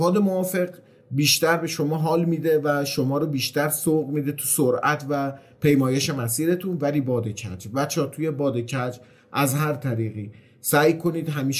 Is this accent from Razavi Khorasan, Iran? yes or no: no; Tehran, Tehran Province, Iran; مثلا ما تهرانیم